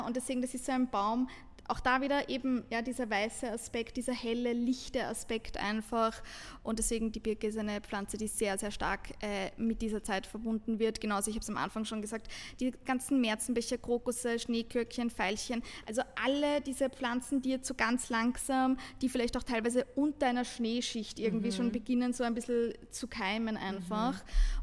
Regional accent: Austria; zum Beispiel Bregenz am Bodensee bei uns in Österreich

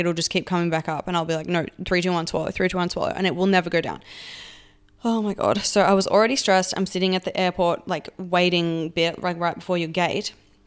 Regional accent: Melbourne, Victoria, Australia; now in Perth, Australia; So I'm from Melbourne originally. I've moved to Perth. I've been here for like 4 years now

